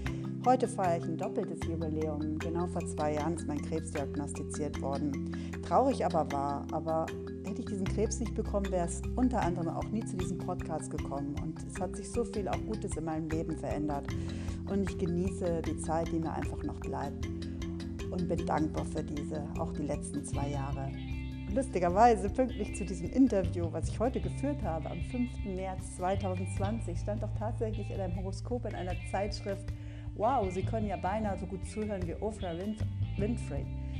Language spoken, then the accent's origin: German; Northern Germany, Germany; Und ich bin aus Norddeutschland.